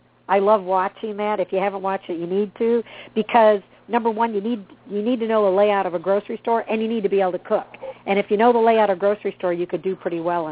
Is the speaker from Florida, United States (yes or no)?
yes; Fort Myers, Florida, United States; now in Dunnellon, United States; I'm from Fort Myers.